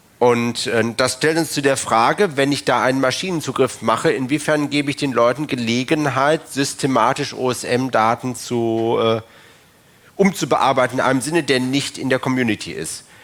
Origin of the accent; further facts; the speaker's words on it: Wuppertal, North Rhine-Westphalia, Germany; da habe ich mal in meiner Heimatstadt Wuppertal geschaut